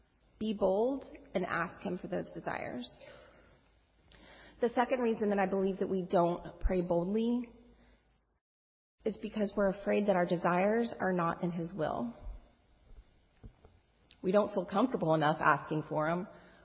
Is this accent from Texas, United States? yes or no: yes; Texas, United States; I'm from Texas, and my family's out of state, and some of my friends that I grew up with are out of state